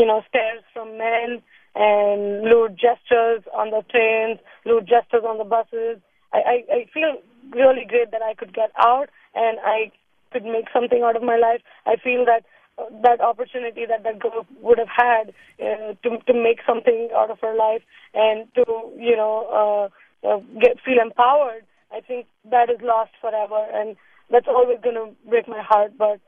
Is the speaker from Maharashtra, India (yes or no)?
yes; Mumbai, Maharashtra, India; moved away as an adult; now in San Mateo, United States; Being an Indian citizen, and I'm 26, I came to the U.S. 5 years ago to get my master's degree. I'm working in San Mateo right now. Being from Bombay